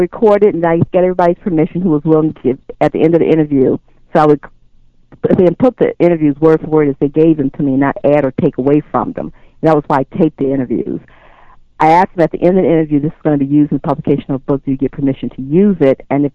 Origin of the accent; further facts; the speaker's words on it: Chicago, Illinois, United States; I was born and raised in Chicago, and my intent was always to leave at some point.